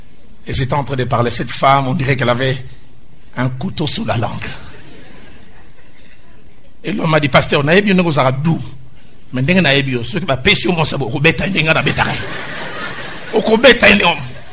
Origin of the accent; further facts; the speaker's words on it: Kinshasa, DR Congo; là où j'ai grandi à Bandal